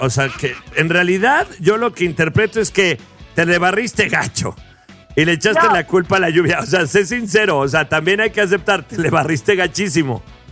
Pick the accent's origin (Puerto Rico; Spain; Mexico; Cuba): Mexico; Pachuca, Hidalgo; de Pachuca, me vale